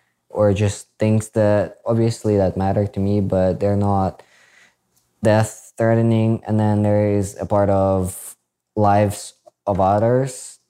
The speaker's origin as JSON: {"language": "English", "country": "Ukraine", "said": "I am from Ukraine, particularly Eastern Ukraine."}